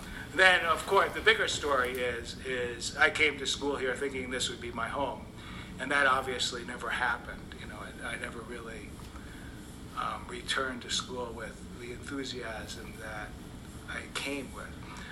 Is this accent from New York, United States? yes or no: yes; New York, United States; less rigorous and less coherent than what I was used to growing up in New York, which is highly focused, very disciplined, very religiously oriented.